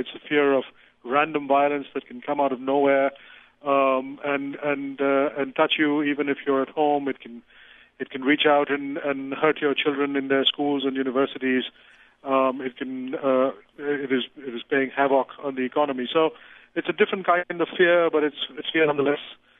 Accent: India; I'm Indian, as it happens.

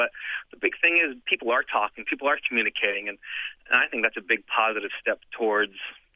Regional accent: Tucson, Arizona, United States; born or raised there

